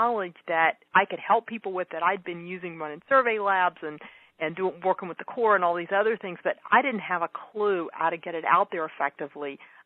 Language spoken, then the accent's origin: English; North Carolina, United States; where I grew up is actually a town of 200 in North Carolina in a county of 9,000.